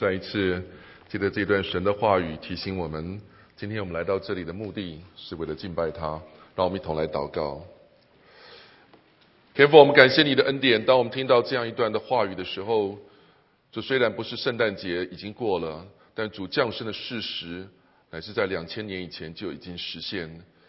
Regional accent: China; 有人说我们中国人最怕酒，对不对？

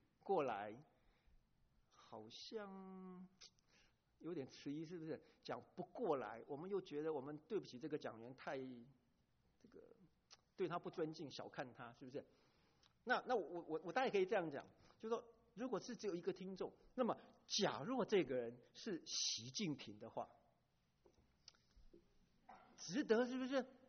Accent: China; 我们中国人这个数学很好啊，

